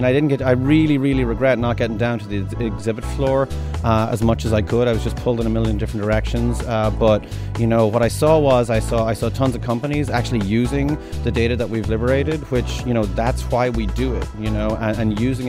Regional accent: Ireland; moved away as an adult; now in United States; Well, obviously, I'm not from Alabama. I'm from Ireland. I came here 20 years ago.

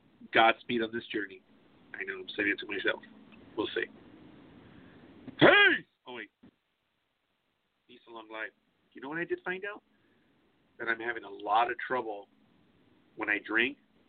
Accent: Spain; I'm expecting to discover Persian, my Moorish heritage, being that I am from Spain.

